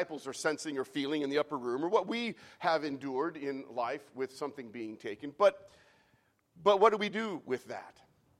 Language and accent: English; United States; these toys that I had gotten as an American from the United States.